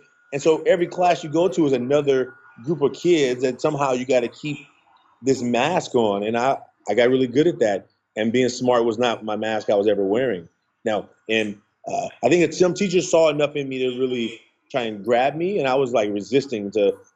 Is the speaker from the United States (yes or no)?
yes; Oakland, California, United States; And so I grew up just in Oakland, in a city where being smart wasn't really cool